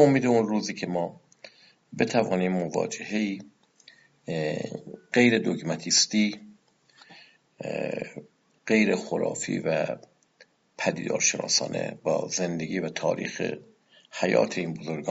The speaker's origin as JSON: {"language": "Persian", "country": "Iran", "tie": "born there", "said": "چرا من در ایران به دنیا آمدم نه در نیویورک؟ چرا من در یک خانواده مسلمان به دنیا آمدم نه در یک خانواده بودایی یا یهودی؟"}